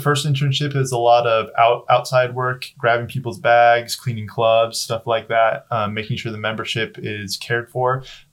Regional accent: Idaho, United States; And then I'm from Southern Idaho and a lot of my friends attend BYU Hawaii.

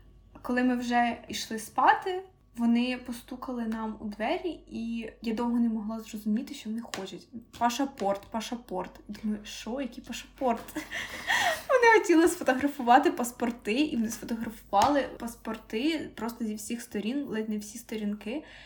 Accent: Vinnytsia, Vinnytsia Oblast, Ukraine; Я з Вінниці, у нас поряд кордон з Молдовою

